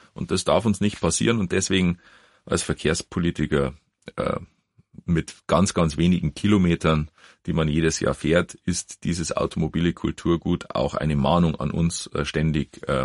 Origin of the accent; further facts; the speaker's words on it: Passau, Bavaria, Germany; now in Berlin, Germany; aus meiner Heimatstadt Passau